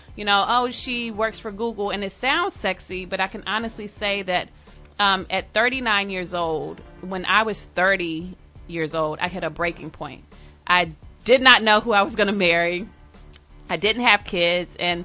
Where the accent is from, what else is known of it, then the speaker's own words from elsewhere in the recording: North Carolina, United States; as a college student at Clark or as a young girl growing up in North Carolina